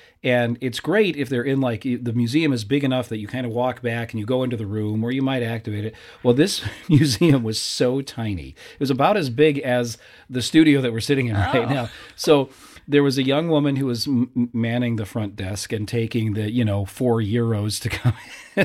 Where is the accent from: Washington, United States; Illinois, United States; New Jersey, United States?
Illinois, United States; Rock Island; growing up in Rock Island, you take a special interest in Makatai Meshekyakyak